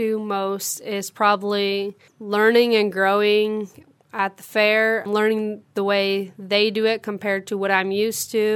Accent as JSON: {"language": "English", "town": "Harlan", "region": "Iowa", "country": "United States", "tie": "born or raised there", "said": "Was born and raised in Harlan."}